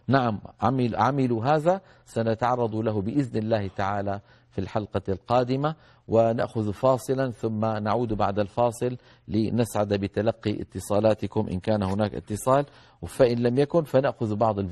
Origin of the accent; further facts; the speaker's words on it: Damascus, Damascus Governorate, Syria; يعني مثلا أنا دمشقي، لو طلب مني أن أتكلم بلهجة أهل بغداد لن أستطيع